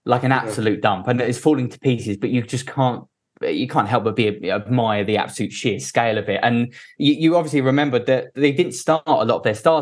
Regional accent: East of England, United Kingdom; accent: Essex; you could hear my Essex accent a mile away.

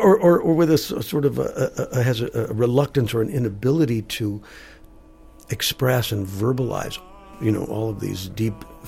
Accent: Green Bay, Wisconsin, United States; I grew up in Green Bay, for God's sake.

